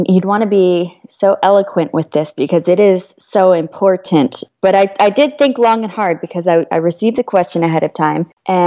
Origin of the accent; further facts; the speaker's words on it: Barrie, Ontario, Canada; felt very in touch with my Chinese side, other than the fact that I don't speak the language, which I did try, but I grew up in Barrie at the same time, so it wasn't exactly a popular language over there.